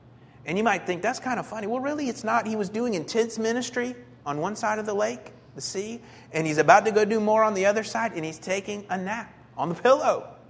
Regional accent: Florida, United States; Because I'm from Florida, and a lake's, like, you know, really small.

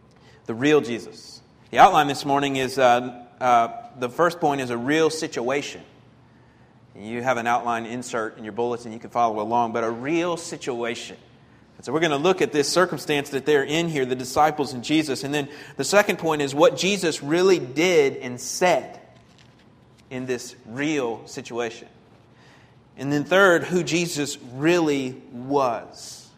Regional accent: Florida, United States; Because I'm from Florida, and a lake's, like, you know, really small.

